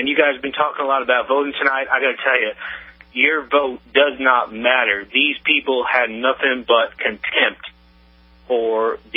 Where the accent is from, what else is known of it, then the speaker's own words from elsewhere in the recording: Texas, United States; also born or lived in Virginia; I live in Texas now. I'm from Texas, but I used to work up in Virginia, and I live up in Virginia